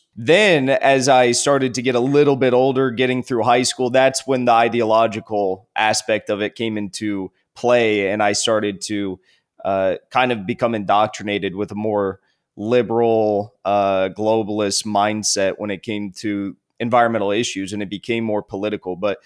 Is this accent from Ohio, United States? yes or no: no; California, United States; I grew up in California, which is a very, you know, it's a very liberal state, but I grew up in like a very conservative area of California.